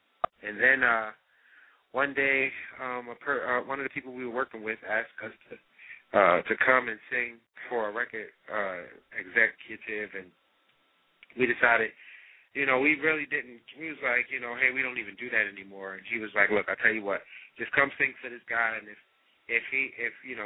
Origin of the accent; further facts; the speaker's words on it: Maryland, United States; It was all happened in the Maryland area. We're ironically from the Maryland area